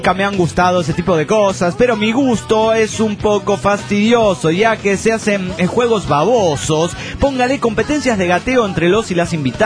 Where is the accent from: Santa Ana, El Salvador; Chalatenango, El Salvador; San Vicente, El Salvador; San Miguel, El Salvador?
Chalatenango, El Salvador; Especialmente a Chalatenango. Sí, que sí, así se llama de donde soy.